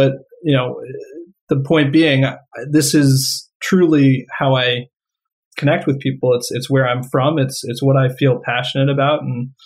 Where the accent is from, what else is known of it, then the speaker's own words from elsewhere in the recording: New York, United States; now in Alexandria, United States; I live in Alexandria, Virginia, just outside of DC. I grew up in New York suburbs, spent a decade living in the city, went to school in upstate New York.